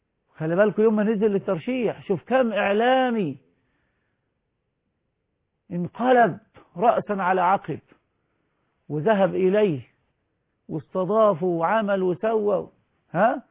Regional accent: Egypt; لكن القضاء عندنا في مصر

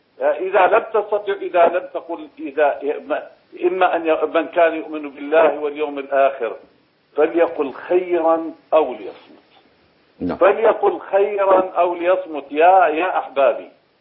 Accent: Syria; نحن سورية، بلدنا وطننا، هذا هو انتماؤنا.

